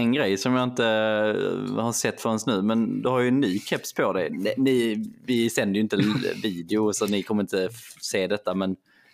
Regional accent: Skåne, Sweden; accent: Scanian; Jag menar, jag pratar ju skånska, men det låter så konstigt på något sätt.

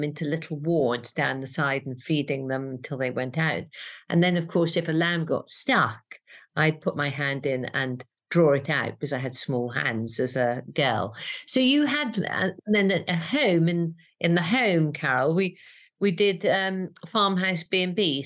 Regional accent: Wales, United Kingdom; I'm so passionate about being Welsh, is that all my friends would say, well, yeah, you are Welsh. Well, how far do you live into Wales? And literally 200 metres over the border.

